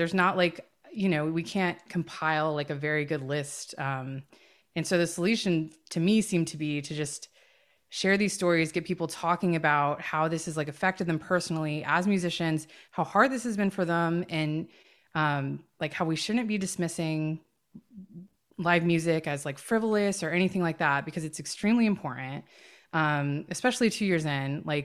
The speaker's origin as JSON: {"language": "English", "town": "Durham", "region": "North Carolina", "country": "United States", "tie": "born or raised there", "said": "So I grew up in the Durham, Chapel Hill, North Carolina area."}